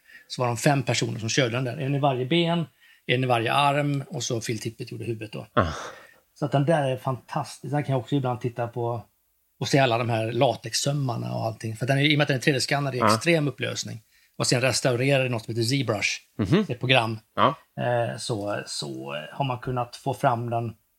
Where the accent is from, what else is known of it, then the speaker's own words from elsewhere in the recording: Västra Götaland County, Sweden; Ja, alltså jag hade sån tur så att jag växte upp då i Västergötland ute på en bondgård.